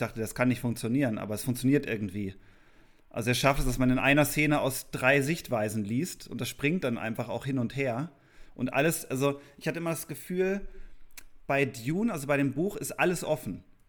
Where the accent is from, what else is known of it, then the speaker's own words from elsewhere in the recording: Cyprus; German is a second language; wir hatten das Problem, dass bei uns zu Hause in Zypern der erst am 14. Oktober anlief